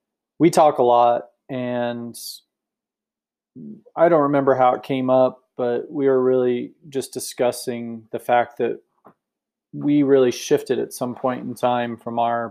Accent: Idaho, United States; born there; Family's originally from here. I was born in Idaho. I was wanting to get out of Phoenix.

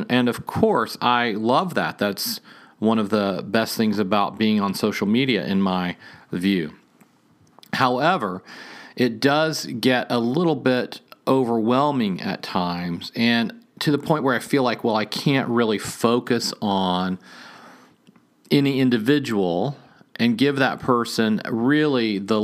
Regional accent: Indiana, United States; I grew up in central Indiana, from there all the way down to the Kentucky border.

